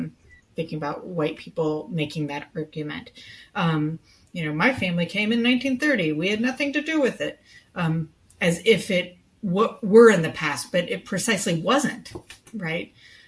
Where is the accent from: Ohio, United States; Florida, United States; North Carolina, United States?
Florida, United States; I grew up mostly in North Florida in the Deep South, so that was always one that really interested me.